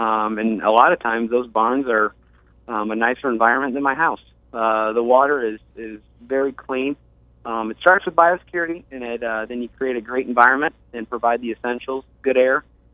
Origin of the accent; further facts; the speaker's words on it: Morton, Illinois, United States; Background is I grew up here in Morton, Illinois, went out to college at ICC, and then over to ISU